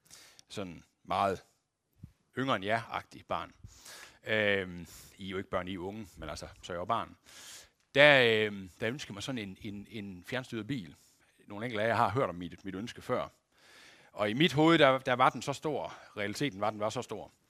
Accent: West Jutland, Denmark; Og jeg er jo sådan en vestjyde

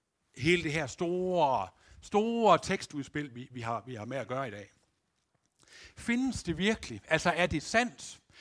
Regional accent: Aulum, Central Denmark Region, Denmark; Den kirketjener, der var i Aulum, hvor jeg er opvokset

